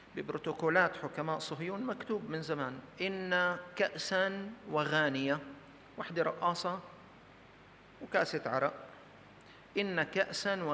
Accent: Syria; عندنا في الشام في سوريا

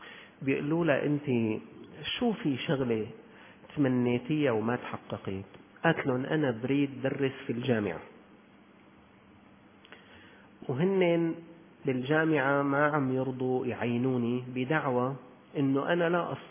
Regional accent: Syria

